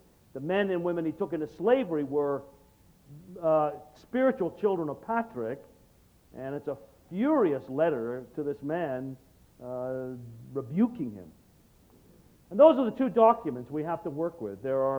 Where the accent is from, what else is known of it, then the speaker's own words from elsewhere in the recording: England, United Kingdom; born there; I was born in England.